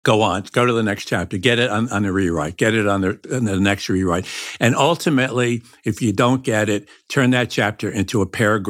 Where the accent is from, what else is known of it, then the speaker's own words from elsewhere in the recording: Newburgh, New York, United States; I think a piece of it is growing up in Newburgh, it was a 7 or 8 acres, my grandmother's, it was just woods.